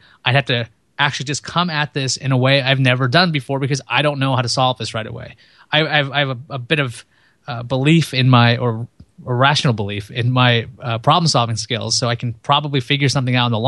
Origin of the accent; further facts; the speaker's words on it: East Coast, United States; I'm from the East Coast and I talk really fast